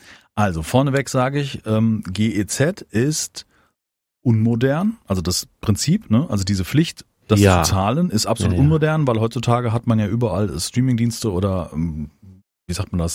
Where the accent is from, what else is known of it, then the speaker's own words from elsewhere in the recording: Frankfurt, Hesse, Germany; ich komme ja aus Frankfurt, da ist der Hessische Rundfunk